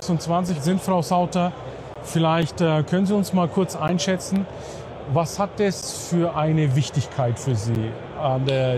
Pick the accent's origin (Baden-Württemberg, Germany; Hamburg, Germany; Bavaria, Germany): Bavaria, Germany; ich bin aus Oberfranken.